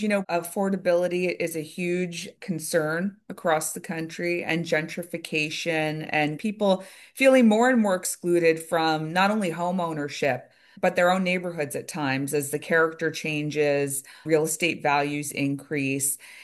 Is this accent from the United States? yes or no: yes; New York City, New York, United States; I actually hated growing up in the city in New York City when I was growing up in the 80s and 90s.